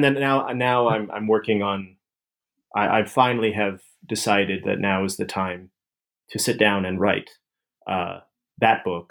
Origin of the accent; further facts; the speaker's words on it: East Coast, United States; moved away as an adult; now in California, United States; I'm from the East Coast, and I've lived there my whole life. I grew up there, and I went to school there. And then when I moved out to California to start at Stanford, which was 2006